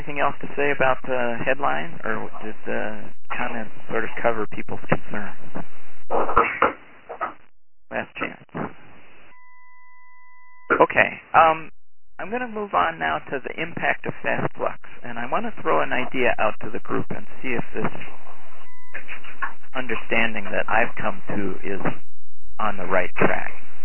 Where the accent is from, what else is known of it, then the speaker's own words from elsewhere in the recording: Ireland; And I'm trying to say this in a succinct way, and being Irish, that's really difficult